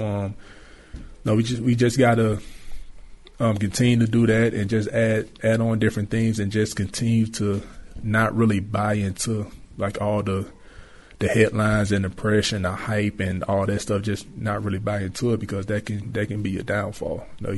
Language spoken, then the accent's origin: English; Atlanta, Georgia, United States; and he's from Alabama, I'm from Atlanta, so I think we just both from the South